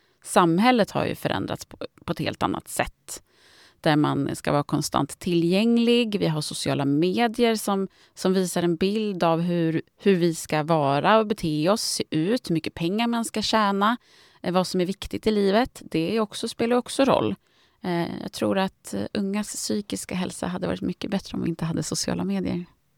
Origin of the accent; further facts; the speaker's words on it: Österåker, Stockholm County, Sweden; Om jag säger att jag är från Österåker när jag är ute i Sverige